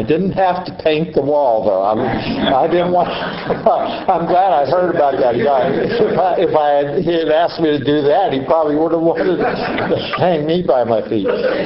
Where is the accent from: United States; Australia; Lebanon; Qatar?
United States; Export, Pennsylvania; born there; And I was born in Export, so I didn't have as much opportunity to enjoy Frank as many of you did.